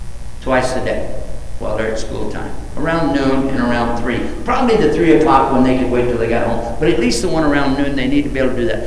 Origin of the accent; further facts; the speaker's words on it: Texas, United States; By the way, that's my home state, in case you didn't know that.